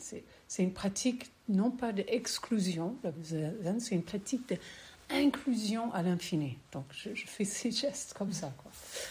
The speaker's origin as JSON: {"language": "French", "town": "Minneapolis", "region": "Minnesota", "country": "United States", "tie": "born or raised there", "said": "Je viens du pays de Minneapolis, justement, pour ceux qui sont au courant de ICE et tout ça. C'est ma ville natale."}